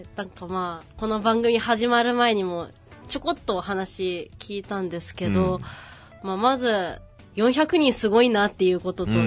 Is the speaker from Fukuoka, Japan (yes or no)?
no; Shimonoseki, Yamaguchi, Japan; 自分の地元の下関について